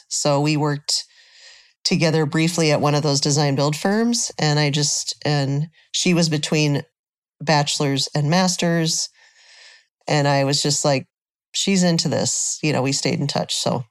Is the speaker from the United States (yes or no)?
yes; Nebraska, United States; moved away as an adult; now in Minneapolis, United States; I grew up in Nebraska, so I moved up here right after grad school. I liked that Minneapolis was a lot more progressive than Nebraska.